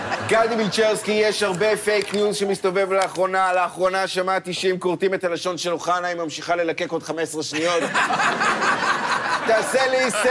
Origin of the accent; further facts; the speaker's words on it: Hatzor HaGlilit, Northern District, Israel; אני במקור מחצור הגלילית.